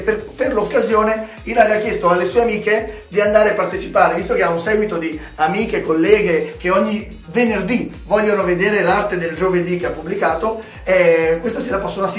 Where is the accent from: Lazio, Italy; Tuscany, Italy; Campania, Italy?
Campania, Italy; Naples; io sono napoletano, nel caso non si sentisse dall'accento.